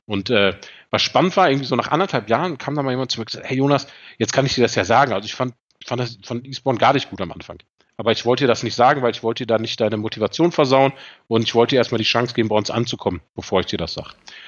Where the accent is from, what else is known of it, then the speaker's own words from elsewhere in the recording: North Rhine-Westphalia, Germany; now in Heidelberg, Germany; Also ich habe Borussia Dortmund-Fan durch Geburt quasi, komme aus dem Ruhrgebiet, komme aus der Nähe von Dortmund und bin dann, als ich nach Heidelberg gezogen bin